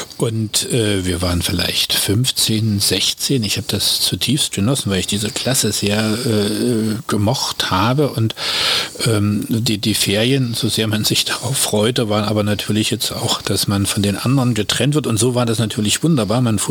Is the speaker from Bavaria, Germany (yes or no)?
no; Dresden, Saxony, Germany; Ich bin in Dresden geboren und da eben auch zur Schule gegangen.